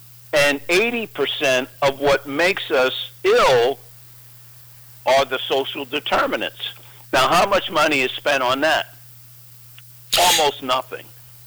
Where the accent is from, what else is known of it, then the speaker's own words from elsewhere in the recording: New York City, New York, United States; If you go into where I grew up in Spanish Harlem